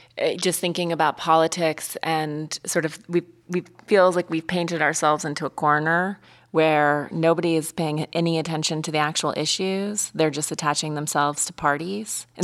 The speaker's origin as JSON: {"language": "English", "region": "Montana", "country": "United States", "tie": "born or raised there", "said": "Just growing up in Montana, it was always interesting to me because it's a very issue-focused state."}